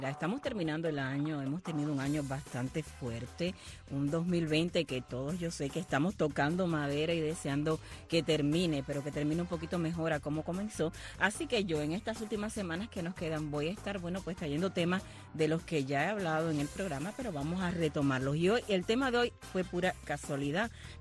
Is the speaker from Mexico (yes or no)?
no; Holguín, Cuba; al norte de la actual provincia de Holguín, mi terruño